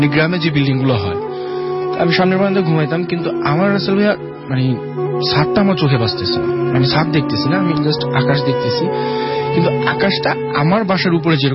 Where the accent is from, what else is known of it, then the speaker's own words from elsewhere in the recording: Barishal, Barisal Division, Bangladesh; now in Dhaka, Bangladesh; আমার হোমটাউন বরিশাল, আমি ঢাকা মহাখালীতে থাকি।